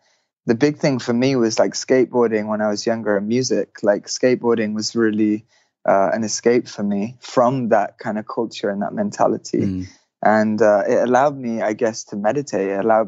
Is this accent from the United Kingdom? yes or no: yes; England, United Kingdom; I guess growing up in England, you know, like the culture is quite, if you're a man at least, like the culture is quite laddie.